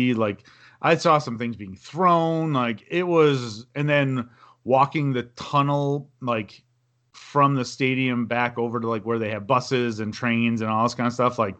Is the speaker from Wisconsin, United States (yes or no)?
yes; Wauwatosa, Wisconsin, United States; around here there is a like pretty well-known, place in my hometown, Wauwatosa.